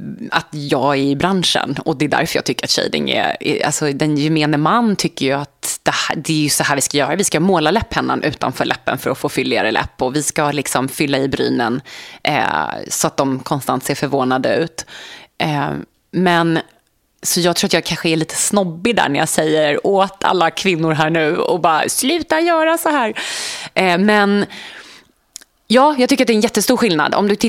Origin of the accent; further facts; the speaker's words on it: Sweden; now in New York, United States; Så den kan jag fortfarande tycka är rolig att gå i som svensk i New York. Men idag tycker jag att man hittar så himla mycket hemma i Sverige.